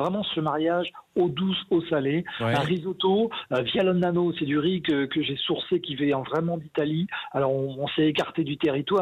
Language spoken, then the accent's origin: French; Saint-Michel-Chef-Chef, Pays de la Loire, France; Moi, je suis natif de Saint-Michel-Chef-Chef, le pays des galettes Saint-Michel, à 3 km du restaurant, de l'hôtel-restaurant. Mes parents étaient agriculteurs, vraiment une grande filiation du côté maternel et du côté paternel d'agriculteurs.